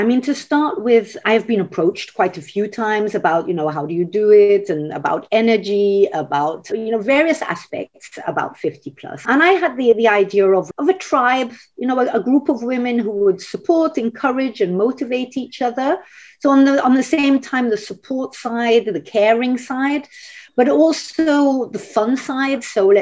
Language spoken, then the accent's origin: English; France; I am a 50 plus global nomad. Originally, I am British, but I was brought up in France